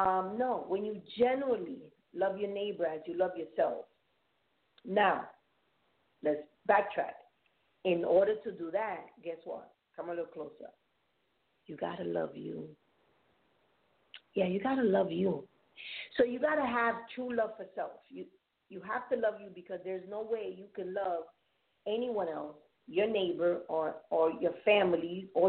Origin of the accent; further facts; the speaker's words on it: New York City, New York, United States; So I grew up in the Bronx in the concrete jungle.